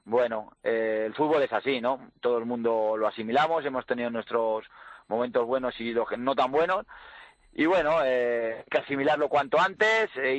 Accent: Madrid, Community of Madrid, Spain; he podido terminar la carrera en el equipo de mi ciudad. Orgulloso de todo lo que he hecho en todos los equipos madrileños, me siento muy madrileño

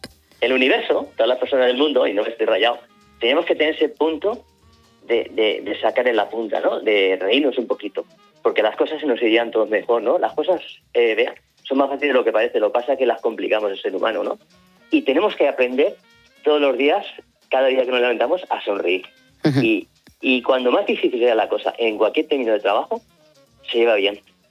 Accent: Valencia, Valencian Community, Spain; yo soy de Valencia, atrás

